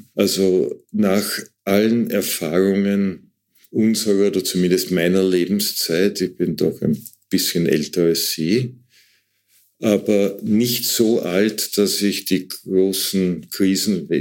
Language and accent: German; Lower Austria, Austria; Gut, ich komme aus dem Waldviertel, da gab es überall diese Tannenbäume oder Nadelbäume.